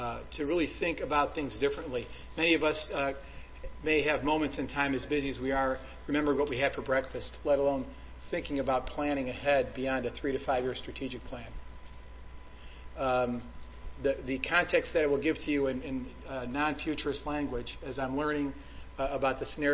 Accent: Cleveland, Ohio, United States; So I grew up in Cleveland, which is where Cuyahoga County is, on the west side of Cleveland, in a very small house with six brothers and sisters and one bathroom.

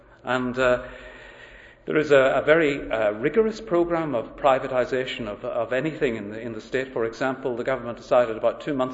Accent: Ireland; I'm Irish, as you might have guessed

